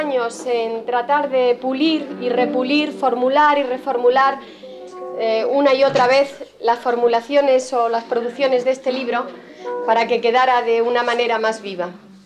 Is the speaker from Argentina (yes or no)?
no; Spain; yo he aprendido en mi tierra cuando era niña, es decir, la Baja Extremadura o la Alta Andalucía